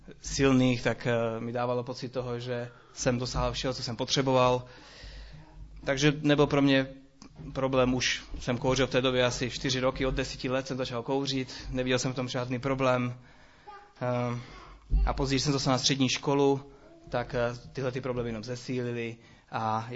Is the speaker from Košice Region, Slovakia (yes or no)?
no; Bratislava, Bratislava Region, Slovakia; Czech is a second language; now in Czech Republic; Možná, jak slyšíte, tak původem jsem ze Slovenska, z Bratislavy. Nejsem zdejší, nicméně tady žiju už 11 let.